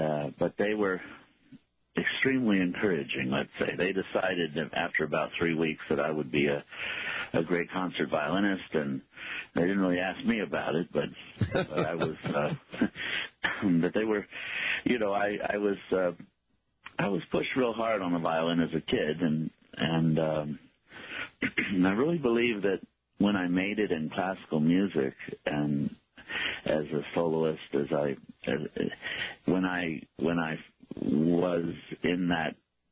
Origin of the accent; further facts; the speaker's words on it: Louisiana, United States; born there; I was born in Louisiana, but I started playing violin when I was 4 years old